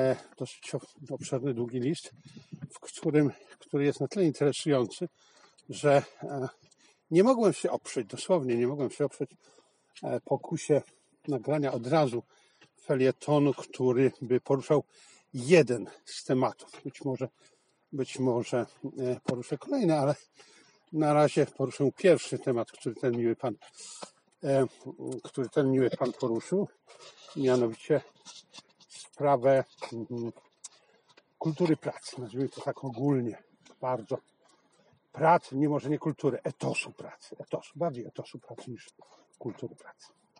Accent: Zabrze, Silesian Voivodeship, Poland; kiedy jeszcze mieszkałem na Śląsku, byłem młodym chłopcem i nasi górnicy, ja przecież w Zabrzu się urodziłem, więc w samym centrum, samego centrum, w punkcie 10 Śląska Górniczego

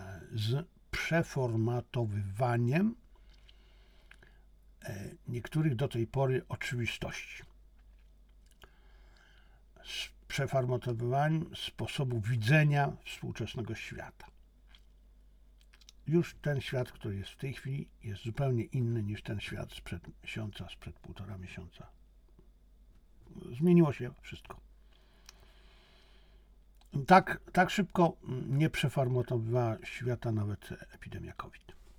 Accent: China; To znaczy, jest różnica między mną a reprezentującym chiński punkt widzenia, bo ja jestem Chińczykiem.

